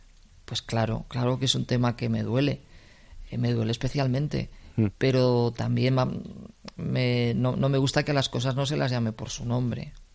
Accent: Catalonia, Spain; born there; yo leo y escribo también en catalán, porque es mi formación y es otra lengua, que bueno, pues yo nací en Cataluña

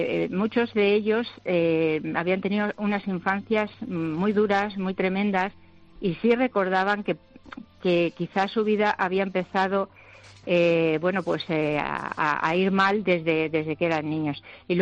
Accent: Cardeñosa, Castile and León, Spain; Él pidió en esa posada que existía en mi pueblo, él iba a batallar hacia Toledo, desde Arévalo, que era donde tenía su corte, para en Cardeñosa, en una posada

